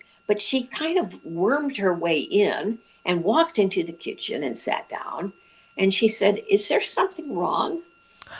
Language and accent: English; Lafayette, Indiana, United States; I grew up in Lafayette, Indiana, a scared little kid who always, as I said, always was looking to feel as though I fit